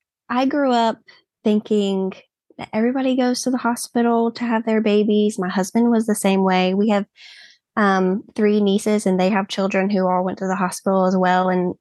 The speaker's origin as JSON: {"language": "English", "region": "Virginia", "country": "United States", "tie": "born or raised there", "said": "I am from Franklin County in Virginia. Which is where we still currently live. Grew up here since I was seven."}